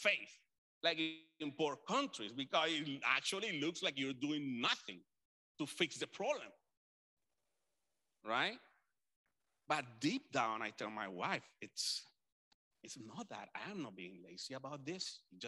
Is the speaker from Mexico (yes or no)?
no; Caribbean coast, Colombia; I'm from Colombia. And sometimes I am from the area in Colombia where there is this, I think it's just a bad reputation where people from the coast in Colombia, like the Caribbean